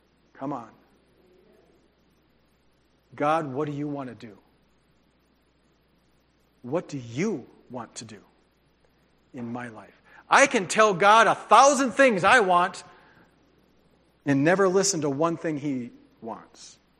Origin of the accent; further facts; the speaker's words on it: North Dakota, United States; I grew up in North Dakota. Woohoo! All the North Dakotans say amen.